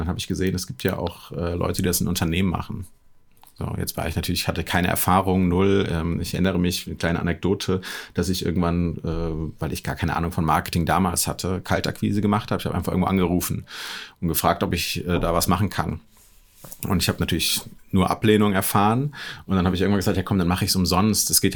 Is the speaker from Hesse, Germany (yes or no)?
yes; Hesse, Germany; ich komme ursprünglich aus Hessen.